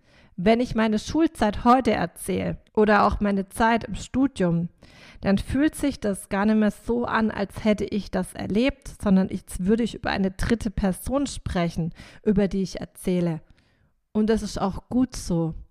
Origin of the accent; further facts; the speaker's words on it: Rheinstetten, Baden-Württemberg, Germany; weil in meinem Heimat, in Anführungsstrichen, Dorf, ist ja mittlerweile eine große Kreisstadt, für mich ist es immer noch ein Dorf, Rheinstetten